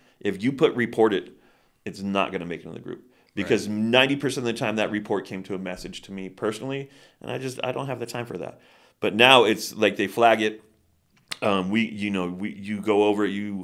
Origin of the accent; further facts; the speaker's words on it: Bishop, California, United States; Like I said, I was born and raised here in Bishop, and this is my town, man.